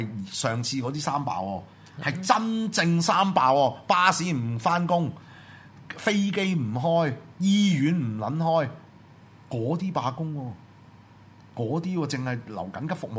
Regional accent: Hong Kong; 大家足之我哋香港人再次團結一致

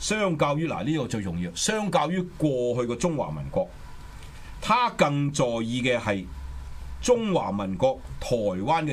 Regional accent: Guangzhou, Guangdong, China; 我係廣州人

